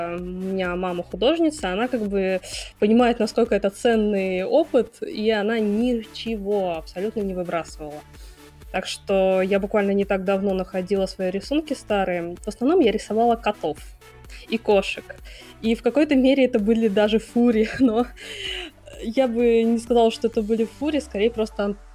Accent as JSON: {"language": "Russian", "region": "Moscow", "country": "Russia", "said": "Я художник из Москвы, как ни странно."}